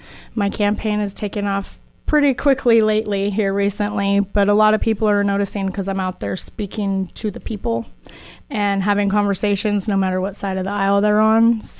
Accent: Oregon, United States; I'm born in Oregon.

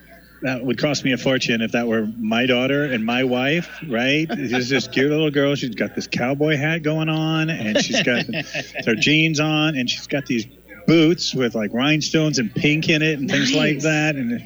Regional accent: Iowa, United States; although I was raised initially in Iowa.

